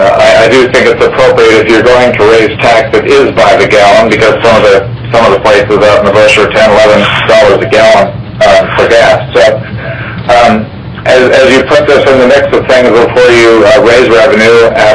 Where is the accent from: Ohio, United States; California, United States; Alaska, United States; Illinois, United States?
Alaska, United States; Lazy Mountain; I'm from Lazy Mountain outside of Palmer.